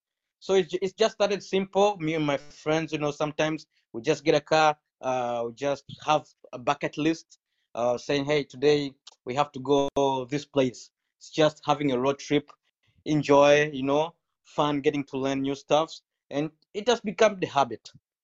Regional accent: Tanzania; Hey, I'm coming from Tanzania.

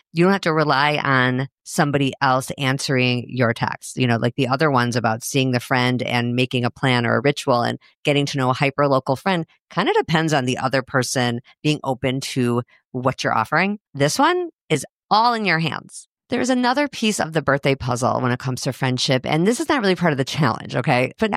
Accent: Chicago, Illinois, United States; now in Minneapolis, United States; I live in Minneapolis, just in case this is your first episode. I grew up in Chicago. I live in Minneapolis, but my mom still lives in Chicago.

